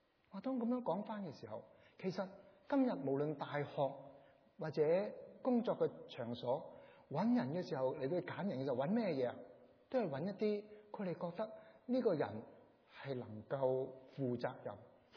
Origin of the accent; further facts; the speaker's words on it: China; 我諗我哋中國人都好實際咯